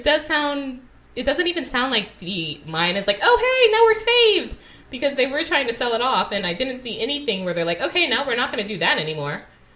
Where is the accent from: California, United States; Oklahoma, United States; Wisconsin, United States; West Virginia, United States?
California, United States; I'm from California, I learned the whole California history about Golden State